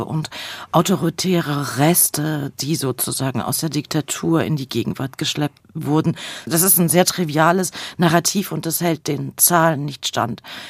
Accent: Leipzig, Saxony, Germany

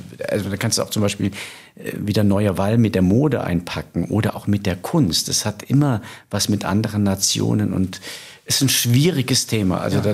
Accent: Rhineland-Palatinate, Germany; auch wandern in der Pfalz. In meiner Heimat

